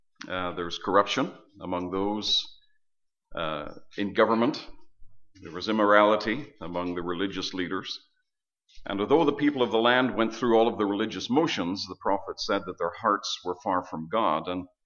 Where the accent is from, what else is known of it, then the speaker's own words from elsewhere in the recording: Belfast, Northern Ireland, United Kingdom; I grew up in Belfast, Northern Ireland